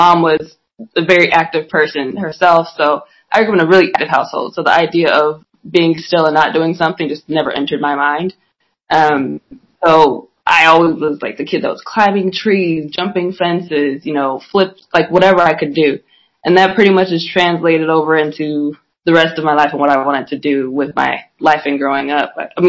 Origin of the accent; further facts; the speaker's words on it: Elgin, Illinois, United States; Okay, well, a little bit about me. I'm from Elgin, Illinois, around the Chicagoland area.